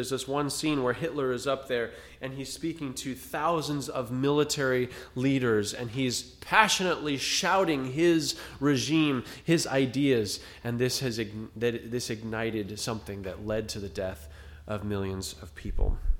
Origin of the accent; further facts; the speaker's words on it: California, United States; my hometown is a half hour from where the Carr fire was, the C-A-R-R, the Carr fire